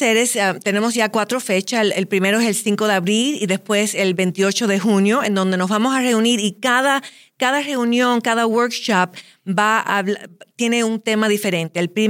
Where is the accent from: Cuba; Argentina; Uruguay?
Cuba; now in United States; yo soy cubana, soy de padres cubanos.